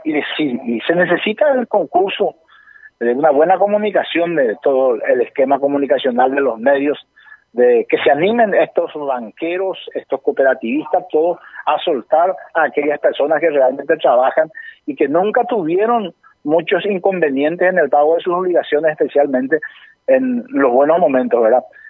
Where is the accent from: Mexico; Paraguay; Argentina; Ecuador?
Paraguay